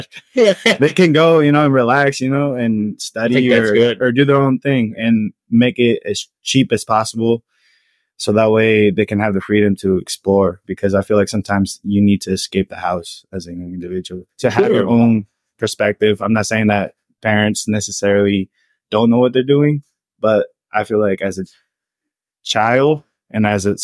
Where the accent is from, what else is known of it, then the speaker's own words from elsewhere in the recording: Harvard, Nebraska, United States; also born or lived in Hastings; I was born in Hastings and then I was raised in Harvard.